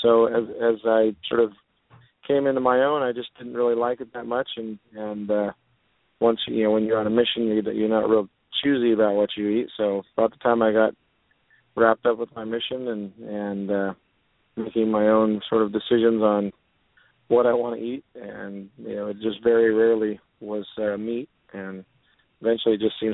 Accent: Oregon, United States; I'm not from California. I grew up in Oregon, so you know, a little different childhood than growing up here in Santa Barbara. Grew up on the eastern side, out in the middle of nowhere

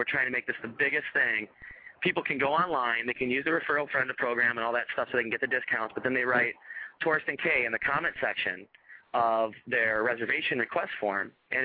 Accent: Detroit, Michigan, United States; they opened their show at the Detroit Tiger Stadium, and I'm from Detroit.

